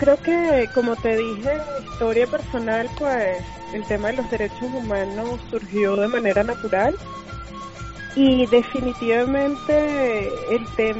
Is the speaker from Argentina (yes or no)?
no; Venezuela; si bien yo era la venezolana y soy la venezolana más joven de la historia en ejercer ese cargo, y además la primera mujer venezolana